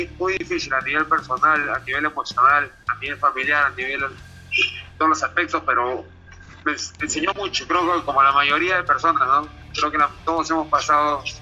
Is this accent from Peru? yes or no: yes; Miraflores, Lima, Peru; Yo crecí acá en Miraflores